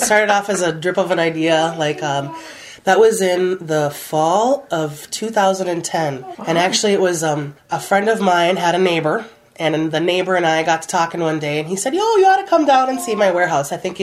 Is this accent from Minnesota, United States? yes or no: yes; Bemidji, Minnesota, United States; Because we both had been born and raised in the Bemidji area and then gone off to live in Minneapolis and kind of see the city life, and both came back here for our different reasons.